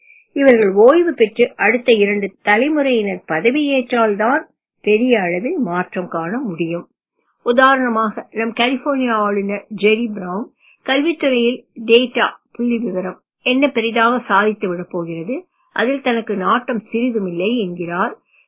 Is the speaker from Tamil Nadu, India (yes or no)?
no; Alappuzha, Kerala, India; also born or lived in England / Palakkad; அவர்கள் 1976 இங்கிலாந்து சென்றார்கள். நான் அங்குதான் பிறந்தேன். ஆனால் நான் கைக்குழந்தையாக இருக்கும் பொழுது என்னை கேரளத்தில் ஆலப்புழையில் இருந்த என் தாத்தா வீட்டிற்கு அனுப்பிவிட்டார்கள். என் சிறு வயதில் தாத்தா ஆலப்புழையிலிருந்து பாலக்காட்டுக்கு குடிபெயர்ந்தார்.